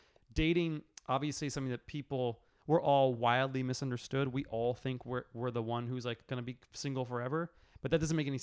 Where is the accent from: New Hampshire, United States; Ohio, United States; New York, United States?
New York, United States; New York is actually an amazing place to grow up.